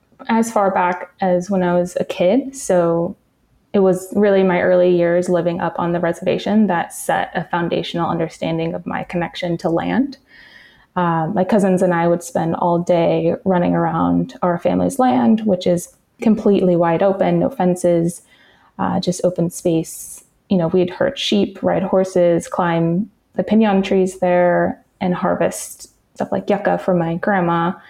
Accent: Arizona, United States; now in Oakland, United States; I am originally from northern Arizona. I grew up on the Navajo reservation near an area called Big Mountain, where my family still lives today.

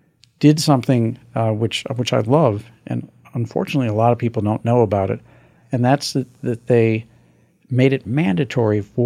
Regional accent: Missouri, United States; And I know you know Jason Kander, who's from my home state of Missouri.

